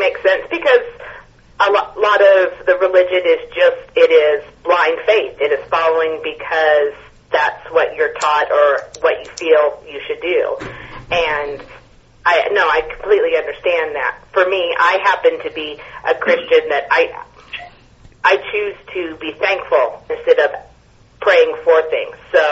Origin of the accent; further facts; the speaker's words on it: Georgia, United States; I grew up in Georgia, so I really do.